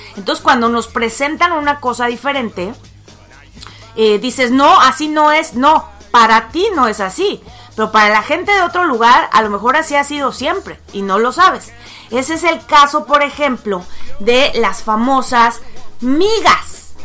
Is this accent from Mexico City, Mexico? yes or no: yes; Mexico City, Mexico; vienes de un estado de la República como el mío, el Distrito Federal, bueno, la Ciudad de México.